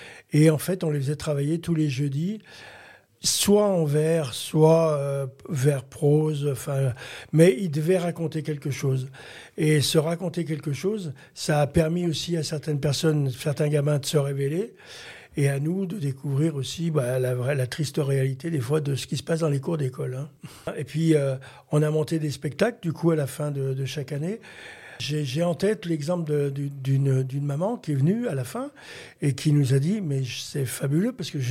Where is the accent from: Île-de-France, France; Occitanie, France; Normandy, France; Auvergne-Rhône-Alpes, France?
Auvergne-Rhône-Alpes, France; Lyon; born there; je suis né à Lyon il y a cette année 66 ans. J'ai navigué sur toute la région lyonnaise. Et puis, je suis sur la région de Bouchet maintenant, depuis un an, avec ma compagne.